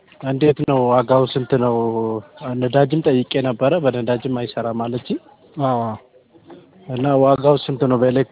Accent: Asosa, Benishangul-Gumuz, Ethiopia; እኔ አሶሳ ነው።

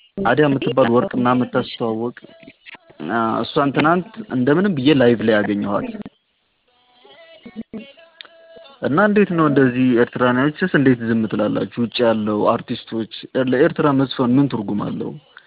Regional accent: Asmara, Maekel, Eritrea; now in Addis Ababa, Ethiopia; እኔ እዚህ ነው የኖርኩት፣ 12 ዓመት እዚህ ነው የኖርኩት ከኤርትራ ከአስመራ መጥቼ

